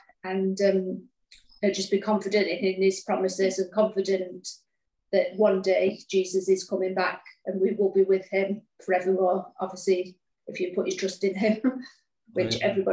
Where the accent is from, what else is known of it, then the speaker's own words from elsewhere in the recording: Grimsby, Yorkshire and the Humber, United Kingdom; my husband Tom, and we're from England, northeast England, Grimsby, we call it Gladsby, and we pastor a church there called One Church.